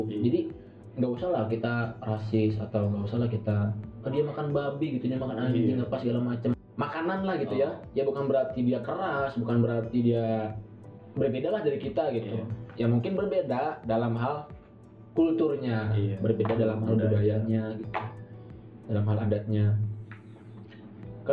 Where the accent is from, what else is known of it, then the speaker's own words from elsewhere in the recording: Java, Indonesia; walaupun gue orang asli Jawa dan bukan orang Papua gitu